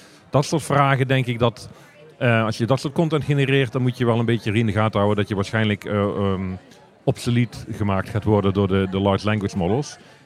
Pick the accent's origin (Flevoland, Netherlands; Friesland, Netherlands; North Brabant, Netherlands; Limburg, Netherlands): North Brabant, Netherlands; Geen Hollander, ik ben wel Nederlander, ik ben Brabander.